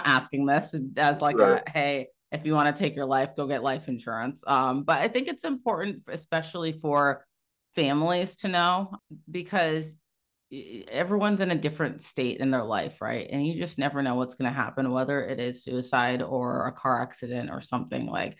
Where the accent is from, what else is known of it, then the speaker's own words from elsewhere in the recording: Iowa, United States; Yeah, I'm from Iowa originally.